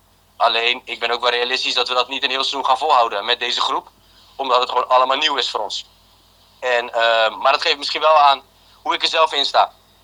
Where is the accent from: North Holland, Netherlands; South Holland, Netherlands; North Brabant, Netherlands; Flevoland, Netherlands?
South Holland, Netherlands; Rotterdam; Om heel eerlijk te zijn, als Rotterdammer zijn